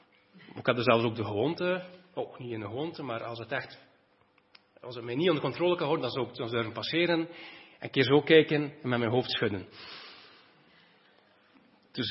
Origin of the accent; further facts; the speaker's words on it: Flanders, Belgium; En iets dat wij als Vlamingen heel veel moeite mee hebben